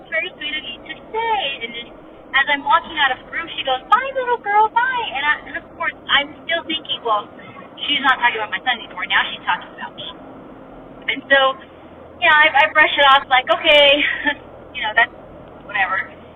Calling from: Utah, United States; I'm from Utah.

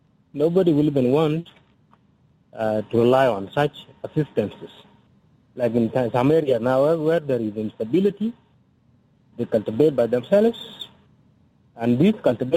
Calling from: Warrap, South Sudan; I'm calling from Tarwen, Borealist County, Warabi State.

